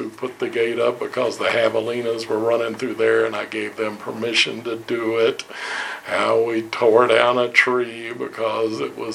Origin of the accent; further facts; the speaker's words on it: Louisville, Kentucky, United States; also born or lived in New Orleans; Hey, I was living in New Orleans when Katrina hit. That's the fleur-de-lis. I'm from Louisville, Kentucky.